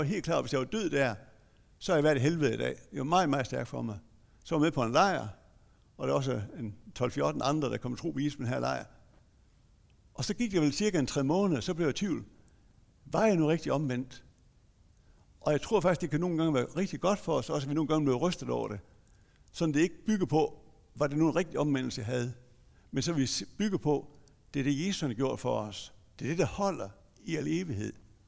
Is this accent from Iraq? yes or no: no; Iran; Danish is a second language; now in Denmark; Det ved jeg godt, at mange tror, når jeg kommer fra Iran